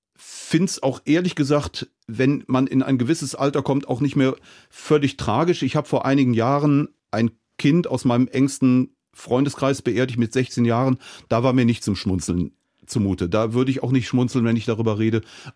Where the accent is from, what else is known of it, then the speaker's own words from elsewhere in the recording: Cologne, North Rhine-Westphalia, Germany; meine Heimatstadt komme, meine Geburtsstadt Köln, wo meine Mutter dann auch gestorben ist und begraben ist